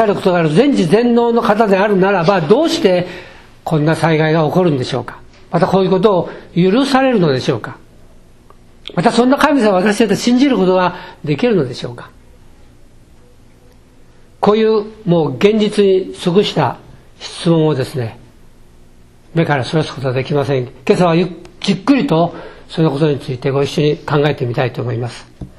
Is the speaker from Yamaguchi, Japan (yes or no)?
yes; Shimonoseki, Yamaguchi, Japan; 13歳の時に故郷の町、下関が B29 の焼夷弾で焼かれたんですね。